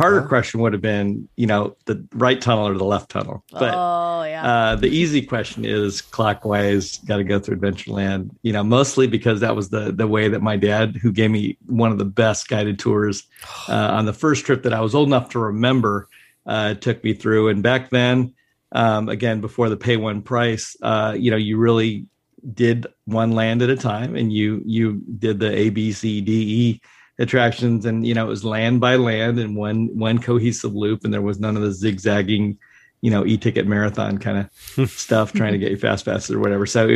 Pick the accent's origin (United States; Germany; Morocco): Germany; because even though I didn't really grow up in Southern California, I grew up in Germany, kind of a military brat.